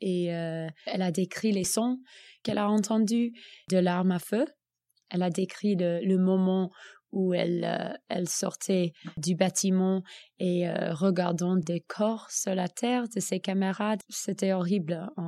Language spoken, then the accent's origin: French; United States; French is a second language; moi, je suis américaine